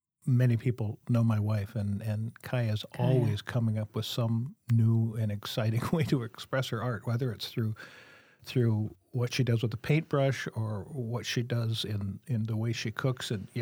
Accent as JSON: {"language": "English", "town": "Flandreau", "region": "South Dakota", "country": "United States", "tie": "born or raised there", "said": "You know, I grew up in Flandreau."}